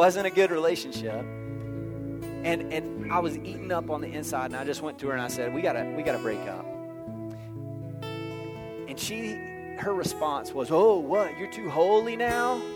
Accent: Texas, United States; I mean, I grew up in Southeast Texas

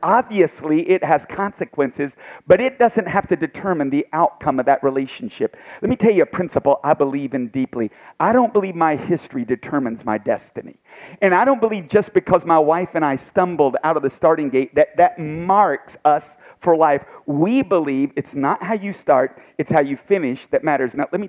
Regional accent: Tennessee, United States; I remember we grew up in Tennessee, and the first house we bought was like a quarter of a mile away from my mom and dad's house.

